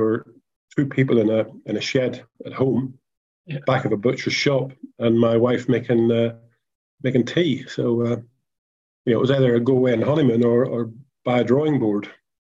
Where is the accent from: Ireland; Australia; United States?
Ireland; I come from Ireland.